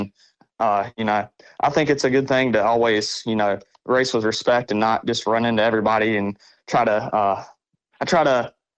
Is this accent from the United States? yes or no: yes; Cherryville, North Carolina, United States; growing up in Cherryville, or Churaville, as we say, you know, everybody just seems to kind of call it